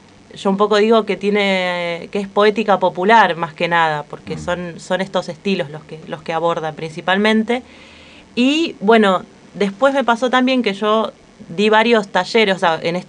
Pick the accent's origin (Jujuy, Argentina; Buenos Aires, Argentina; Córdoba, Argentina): Jujuy, Argentina; Bueno, yo me crié en el norte, en Jujuy, y parte de lo que soy tiene que ver con toda esa historia.